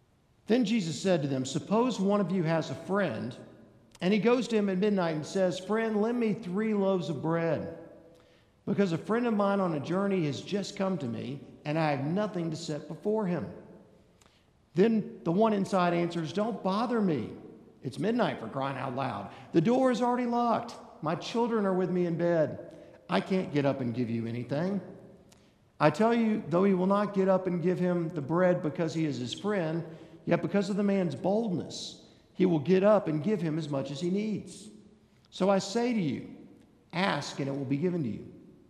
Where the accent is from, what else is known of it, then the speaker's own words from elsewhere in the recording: Atlanta, Georgia, United States; a group of friends and I decided we were going to spend the weekend in Atlanta. Atlanta's my hometown. We figured we would stay in my mom's house